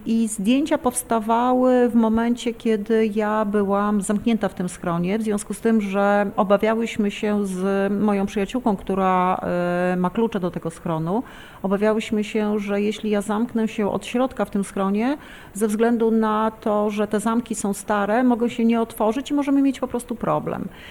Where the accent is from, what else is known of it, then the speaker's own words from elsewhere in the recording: Lublin, Lublin Voivodeship, Poland; now in Wrocław, Poland; przyjechałam do Wrocławia z Lublina.